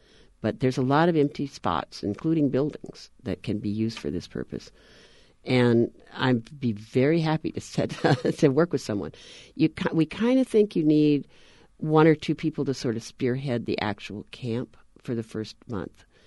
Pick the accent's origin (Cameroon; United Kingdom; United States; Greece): United States; Nebraska; I was raised in Nebraska as a family of 10 kids. I was the oldest girl.